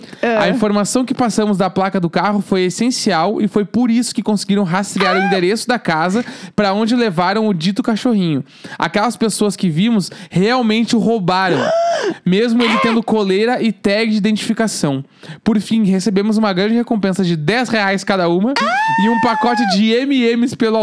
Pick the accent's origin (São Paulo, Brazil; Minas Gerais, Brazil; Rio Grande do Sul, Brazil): Rio Grande do Sul, Brazil; Mas ao contrário dele, sempre morei em cidades do interior do estado.